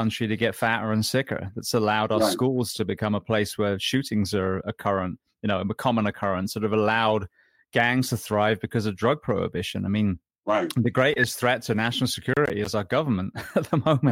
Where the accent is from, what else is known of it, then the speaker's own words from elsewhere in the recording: United Kingdom; I'm British.